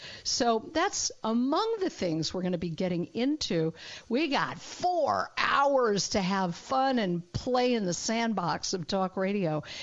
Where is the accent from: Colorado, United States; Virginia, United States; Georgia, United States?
Colorado, United States; I am a refugee from Colorado, but I will always care about my home state.